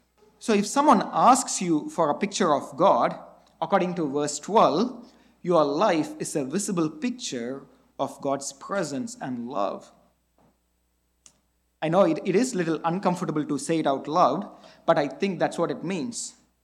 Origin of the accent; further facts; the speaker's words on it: India; Usually, growing up in India with a lot of Hindus there, they usually have a picture of their favorite deities with them.